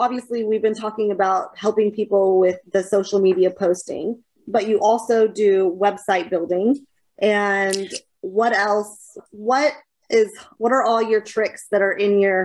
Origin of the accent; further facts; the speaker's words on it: Katy, Texas, United States; I grew up in Katy though. Like I always felt like I was more smaller town. Like I was never a city girl.